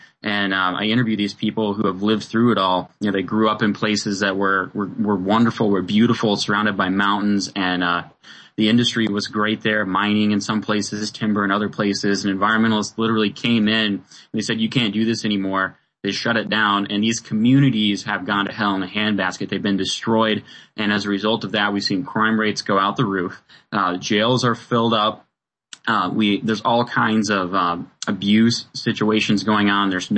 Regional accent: Montana, United States; especially in the Western United States, where I grew up out in Montana.

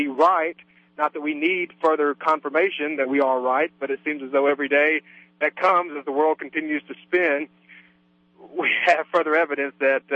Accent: the South, United States; as we are Southern partisans here in the cesspool, being born and raised in the South.

